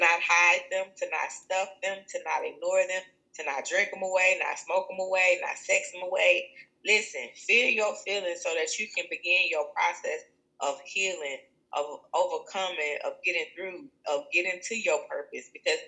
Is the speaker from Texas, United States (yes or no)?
yes; Dallas, Texas, United States; I'm from Dallas, Texas.